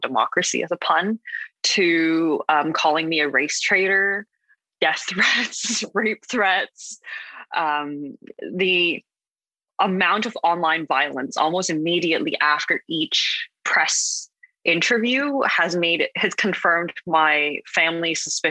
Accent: Hong Kong; now in Canada; I am a Hong Konger Canadian. So I was raised in Hong Kong. I moved back to Canada about 10 years ago. You know, I grew up under the post-handover Hong Kong.

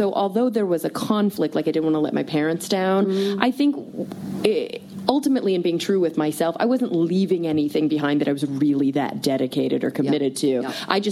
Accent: Texas, United States; I grew up in Texas, so when I came out as atheist, I didn't know that was a thing.

